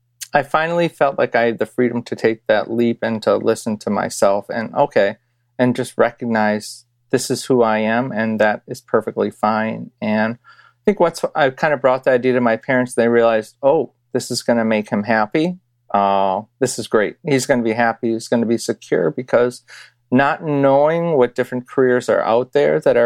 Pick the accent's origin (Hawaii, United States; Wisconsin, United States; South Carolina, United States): Wisconsin, United States; Sheboygan; I grew up in Sheboygan, Wisconsin, a smaller town. Both my parents immigrated from Pakistan